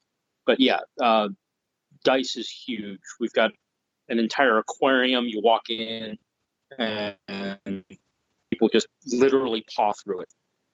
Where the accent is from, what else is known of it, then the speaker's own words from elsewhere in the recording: Illinois, United States; I'm from Illinois, so you know I get to visit the store 4 or 5 times a year.